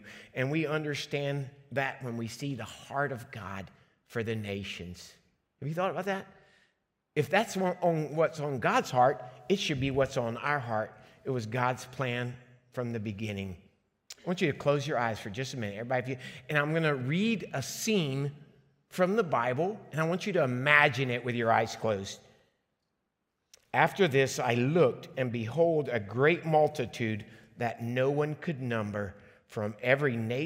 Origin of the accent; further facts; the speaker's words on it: Liberia; I grew up in Liberia, West Africa, and my dad took me there a few years ago.